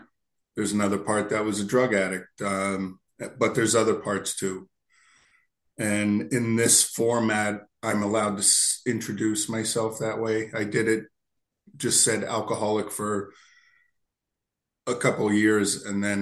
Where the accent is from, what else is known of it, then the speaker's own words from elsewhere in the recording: Berwick, Pennsylvania, United States; also born or lived in Lancaster; 1966, Lancaster, Pennsylvania. We moved to my dad's hometown of Berwick about 3 months later. So I grew up in Berwick, Pennsylvania, a little s steel town. In, near the coal region in Pennsylvania, Susquehanna Valley. Roman Catholic kid, altar boy.